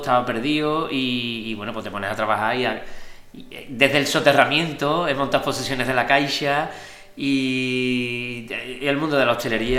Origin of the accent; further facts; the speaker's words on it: Andalusia, Spain; Yo vengo del barrio del Pópulo, barrio humilde donde los hayan casi, si no el que más.